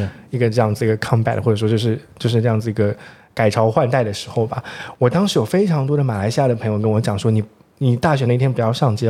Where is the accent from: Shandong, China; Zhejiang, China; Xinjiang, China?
Zhejiang, China; 我是浙江那边的，